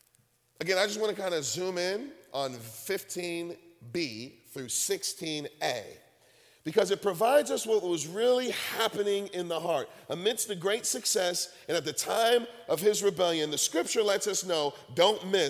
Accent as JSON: {"language": "English", "town": "Detroit", "region": "Michigan", "country": "United States", "tie": "born or raised there", "said": "You know, when I grew up in Detroit, and so when we played Little League, you know, we were always sponsored by like a local mom and pop pizza shop."}